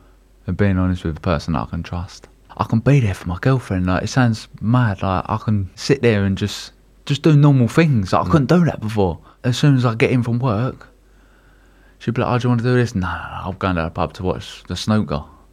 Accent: Dagenham, London, United Kingdom; I grew up in Dagenham, Essex.

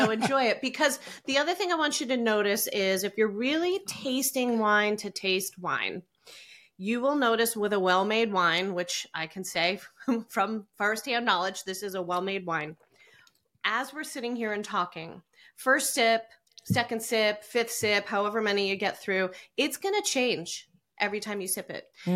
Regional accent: New Jersey, United States; And I grew up Italian in New Jersey.

